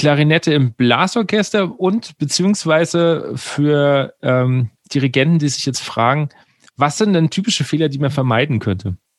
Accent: Bavaria, Germany; ich merke das schon in Hessen jetzt. Also ich komme ja eigentlich aus dem Rand Bayern.

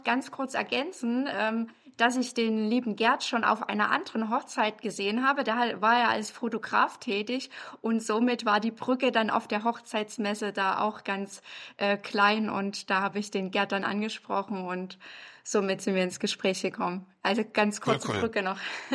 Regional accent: Dresden, Saxony, Germany; Ich bin aus Dresden.

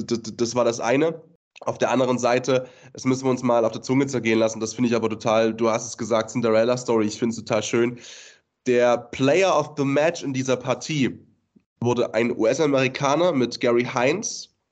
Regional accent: Leipzig, Saxony, Germany; als Leipziger

